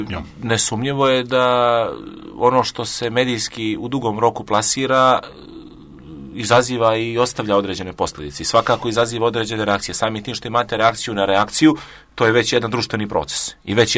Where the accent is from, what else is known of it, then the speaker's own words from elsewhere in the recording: Nikšić, Nikšić Municipality, Montenegro; bilo je 70.000 ljudi u Nikšiću, mom rodnom gradu